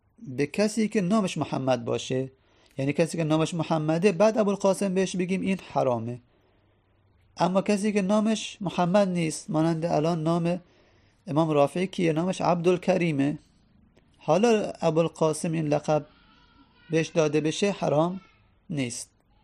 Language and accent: Persian; Iran; از قزوین، خب یکی از شهرهای ایران که معروفه دیگه، ما که ایرانی هستیم